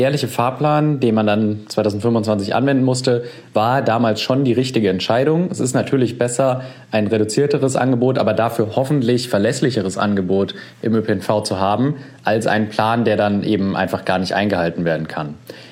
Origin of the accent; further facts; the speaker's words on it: Frankfurt, Hesse, Germany; Ich kenne das aus meinem eigenen Alltag in Karlbach, wo ich aufgewachsen bin.